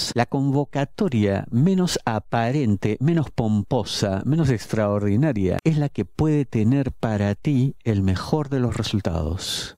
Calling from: Buenos Aires Province, Argentina; yo le hablo de la provincia de Buenos Aires.

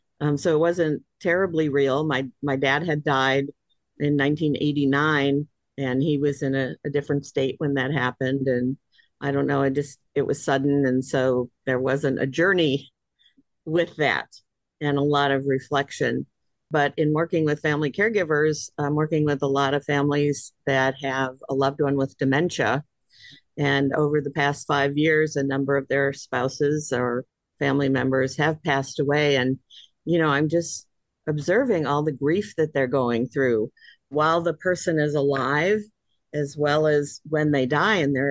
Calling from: Orlando, Florida, United States; I come to you from Orlando, Florida.

